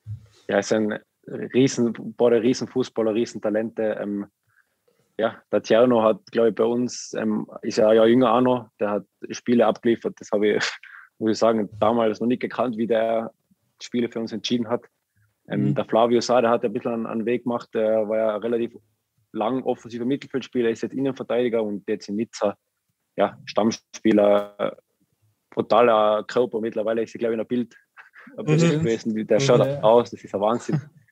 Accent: Tyrol, Austria; als Tiroler war es nicht immer so einfach bei ihm

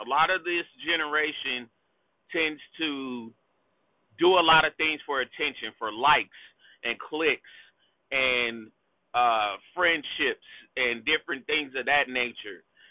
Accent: California, United States; also born or lived in Chicago, United States; I was born in the Chi, but I was raised in California. So Cali is all I know.

